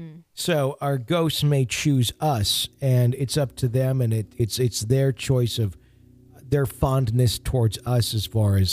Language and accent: English; New York, United States; born or raised there